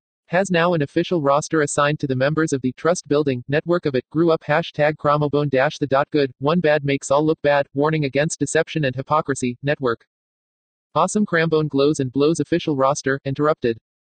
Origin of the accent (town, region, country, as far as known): San Bernardino, California, United States; born there